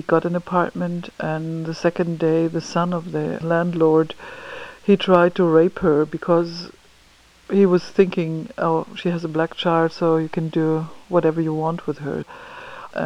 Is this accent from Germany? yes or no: yes; Germany; I'm from Germany